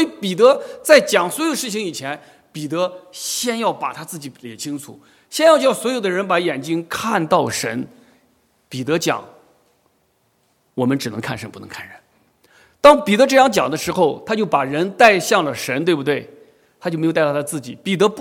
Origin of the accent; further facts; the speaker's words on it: China; 我们承认我们是中国人，我们身上有中国的文化传统